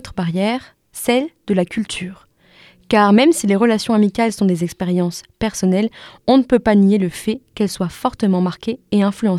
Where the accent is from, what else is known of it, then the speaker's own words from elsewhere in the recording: France; also born or lived in Germany; J'ai grandi en France, mais j'ai aussi vécu 2 ans en Allemagne.